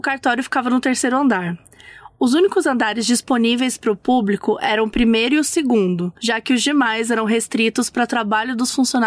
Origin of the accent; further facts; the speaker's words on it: Curitiba, Paraná, Brazil; tenho 23 aninhos e sou aqui de Curitiba, do Paraná.